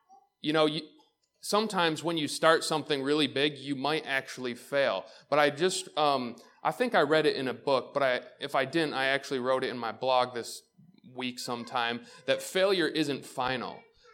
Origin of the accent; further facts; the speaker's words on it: Waterport, New York, United States; I grew up in Waterport. And yet I knew that, like, God had put this huge vision of what he wanted me to do. And Waterport, the only thing that it has is a post office.